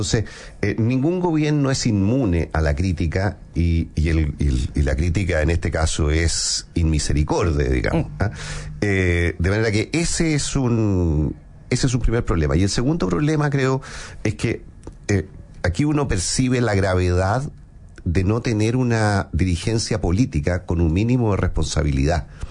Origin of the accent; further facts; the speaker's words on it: Chile; como chileno, digamos